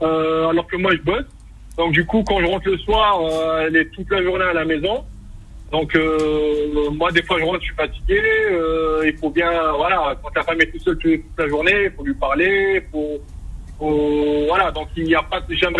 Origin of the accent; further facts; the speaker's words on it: Algiers, Algiers Province, Algeria; Moi, je suis kabyle, j'ai grandi à Alger, donc on peut dire que je suis algérois kabyle, kabyle ou algérois